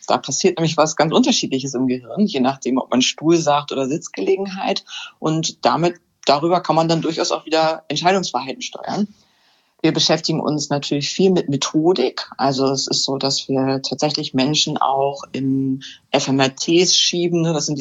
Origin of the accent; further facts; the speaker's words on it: Hänigsen, Lower Saxony, Germany; now in Burgdorf, Germany; Ich komme ursprünglich aus Henigsen und Burgdorf war ja fast schon immer die große Stadt für mich da.